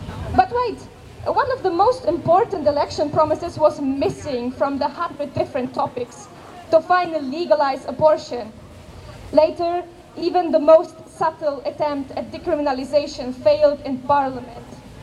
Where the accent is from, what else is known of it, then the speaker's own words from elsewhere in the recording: Poland; first language Polish; English is a second language; and I'm from Poland.